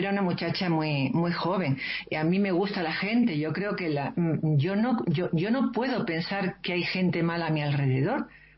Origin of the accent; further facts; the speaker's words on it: La Línea de la Concepción, Andalusia, Spain; born there; En el año 81, en la línea de la Concepción, como bien has dicho, que es mi pueblo donde yo nací.